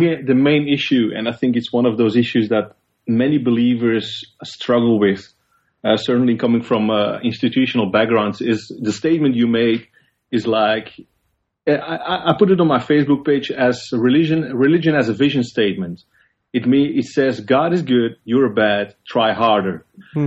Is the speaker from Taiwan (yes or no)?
no; Belgium; moved away as an adult; now in Netherlands; I'm not from Holland, Wayne. I'm actually from Belgium.